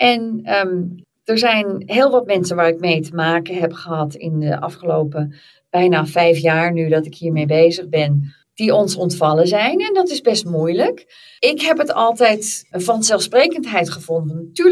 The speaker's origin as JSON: {"language": "Dutch", "country": "Netherlands", "accent": "Dutch", "said": "ik ben al zo lang hier dat mijn Nederlandse accent is bijna weg."}